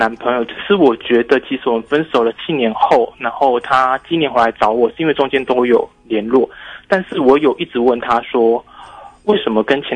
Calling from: Taipei, Taiwan; 我是台北的

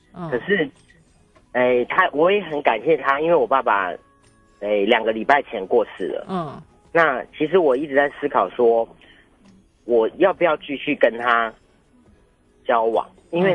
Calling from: Taoyuan, Taiwan; 我是桃园的

